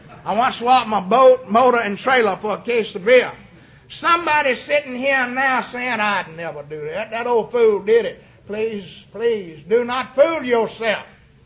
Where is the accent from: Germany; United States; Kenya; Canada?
United States; Lincoln; I was born and reared in Lincoln. I was a football hero coach in Lincoln.